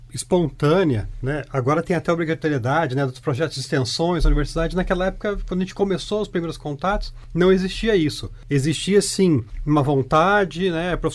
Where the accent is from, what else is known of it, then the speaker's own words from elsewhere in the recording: Foz do Iguaçu, Paraná, Brazil; now in Londrina, Brazil; não sou de Londrina, sou de Foz do Iguaçu, mas já resido aqui há tantos anos que sou mais londrinense que qualquer outra coisa, né?